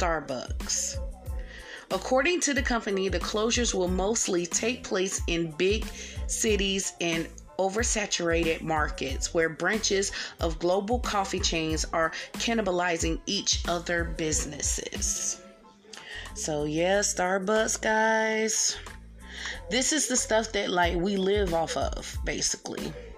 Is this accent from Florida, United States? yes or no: no; North Carolina, United States; like, the Atlantic Ocean, like, I'm from North Carolina, like, that's almost near us.